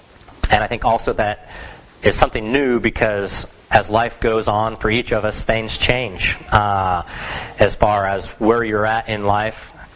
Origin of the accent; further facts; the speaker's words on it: Klamath Falls, Oregon, United States; I can remember where we grew up over in Klamath Falls at Nile Street.